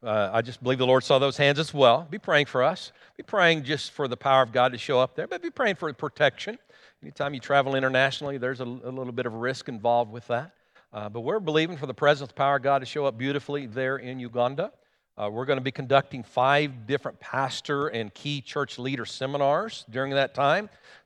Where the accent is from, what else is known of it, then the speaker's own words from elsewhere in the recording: Guymon, Oklahoma, United States; now in Enid, United States; Tammy and I, we actually live in Enid, Oklahoma, and pastor World Harvest Church, but we grew up right here in Guymon, Oklahoma.